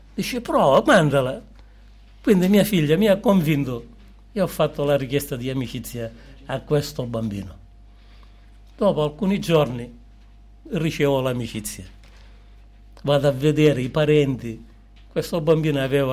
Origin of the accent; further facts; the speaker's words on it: Catania, Sicily, Italy; born there; sono nato a Catania